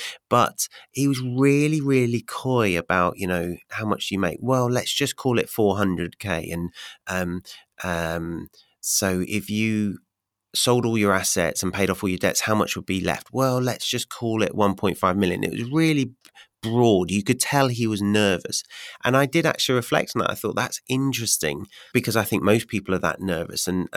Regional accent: United Kingdom; We as Brits, we don't like, as a British vendor, we don't like talking about money.

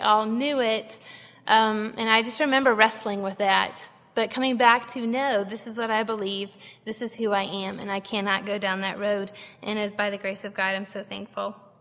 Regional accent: Chattanooga, Tennessee, United States; born there; I was born here in Chattanooga, to a family that many of you know well.

